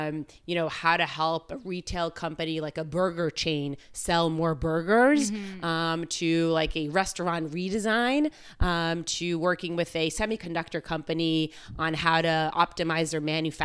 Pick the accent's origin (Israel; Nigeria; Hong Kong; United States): Israel; I was born and raised in Israel, and actually grew up in a place called the Weizmann Institute of Science.